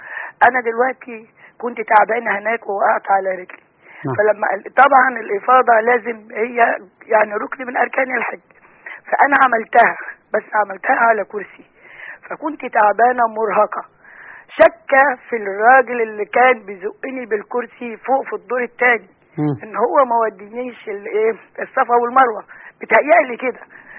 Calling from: Damietta, Damietta Governorate, Egypt; من دمياط بكلم حضرتك.

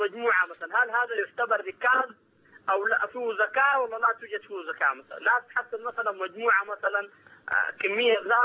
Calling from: Sudan; احنا هنا عندنا في السودان عندنا تنقيب في الذهب عشوائي

